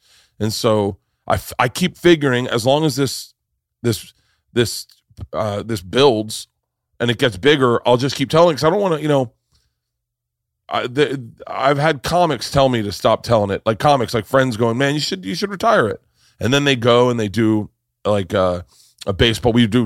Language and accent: English; Florida, United States; I'm a big … fan. I grew up in Florida.